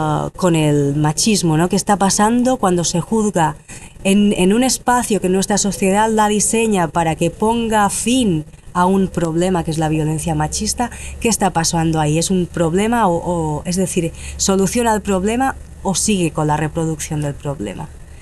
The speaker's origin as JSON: {"language": "Spanish", "region": "Balearic Islands", "country": "Spain", "said": "en Mallorca, que es de donde soy, y que es donde venía a pasar verano, Semana Santa, Navidades."}